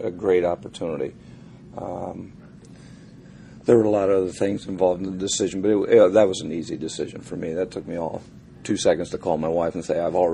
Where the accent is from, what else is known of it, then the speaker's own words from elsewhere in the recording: Ohio, United States; But, you know, I'm from Ohio. All my whole family went to Ohio State except me.